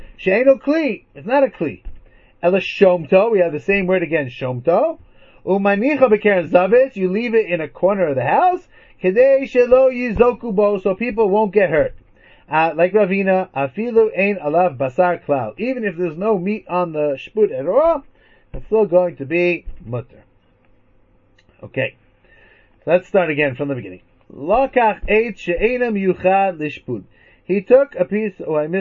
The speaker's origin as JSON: {"language": "English", "country": "United States", "said": "But I'm American. What do I know?"}